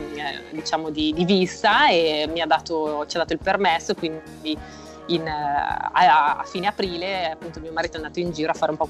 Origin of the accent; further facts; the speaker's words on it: Gorgonzola, Lombardy, Italy; siamo di Gorgonzola, abbiamo appena preso il patentino del drone